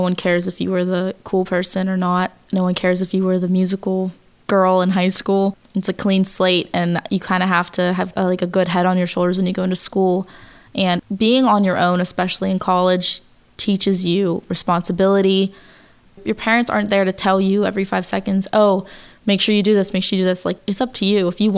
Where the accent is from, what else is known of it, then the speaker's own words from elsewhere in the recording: Monongahela, Pennsylvania, United States; I was born on April 18th, 1995, and I'm from Monongahela, Pennsylvania.